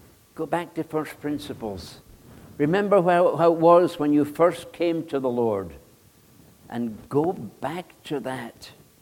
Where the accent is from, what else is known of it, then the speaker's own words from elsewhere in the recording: Scotland, United Kingdom; town, a country town, and they very south of Scotland, right close to the border with England, known as the Scottish Borders.